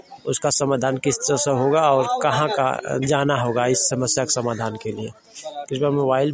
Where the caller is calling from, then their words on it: Ghazipur, Uttar Pradesh, India; नमस्कार, मैं गाजीपुर से बोल रहा हूँ।